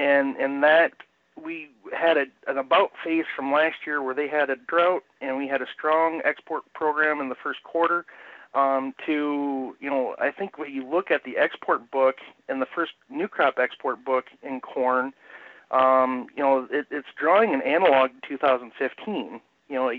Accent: Illinois, United States; also born or lived in Des Moines, Iowa / Champaign, Illinois; So I got the opportunity to move back to Northwest Illinois, where I was born and raised, and doing a little farming up here

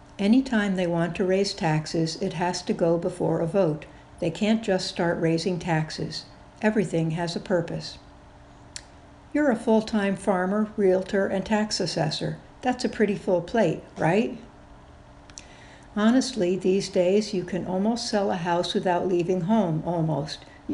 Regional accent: Illinois, United States; Are you a local guy? I grew up in Edgar County and married Shelley Bosch from Newman.

